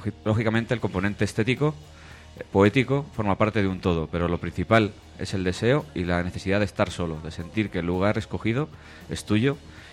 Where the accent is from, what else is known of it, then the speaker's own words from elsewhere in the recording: Balearic Islands, Spain; Para explicar mi fijación por el desierto, tengo que remontarme a mi niñez en Menorca.